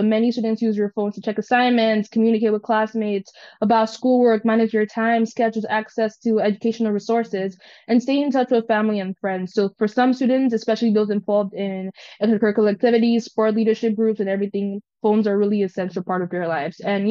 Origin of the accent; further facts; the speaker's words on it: Winnipeg, Manitoba, Canada; I'm from Winnipeg, Manitoba. I'm currently going into grade 11